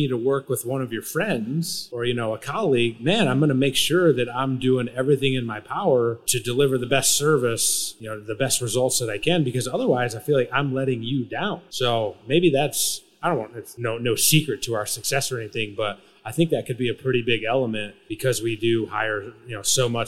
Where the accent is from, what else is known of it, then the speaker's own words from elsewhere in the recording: Michigan, United States; Hated them, and I'm from Michigan. Like, it seems kind of weird, but where I grew up was like literally halfway between Detroit and Chicago.